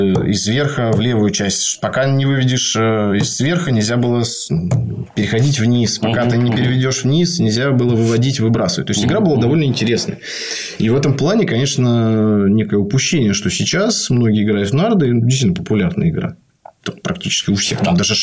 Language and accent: Russian; Saint Petersburg, Russia; Так, сейчас сразу как питерец скажу, от поребриков